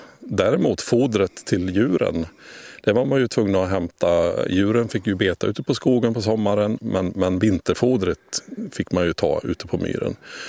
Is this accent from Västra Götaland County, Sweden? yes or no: yes; Västra Götaland County, Sweden; I mina hemtrakter i Västergötland, där finns det faktiskt några lokaler med myrlilja fortfarande.